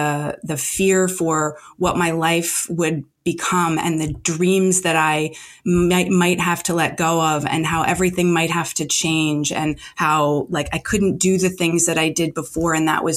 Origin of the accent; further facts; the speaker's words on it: New Jersey, United States; I mean, I'm from Jersey. Like, I don't let things get me down.